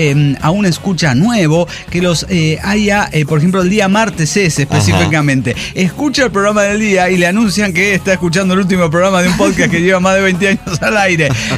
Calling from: Mexico City, Mexico; de Ciudad de México.

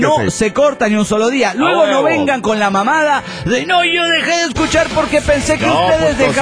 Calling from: North Carolina, United States; de North Carolina.

